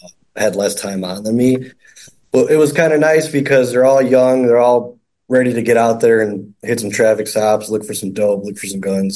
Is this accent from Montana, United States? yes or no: no; Aurora, Illinois, United States; I did work a lot in Aurora. I grew up in Aurora, so I knew Aurora a lot.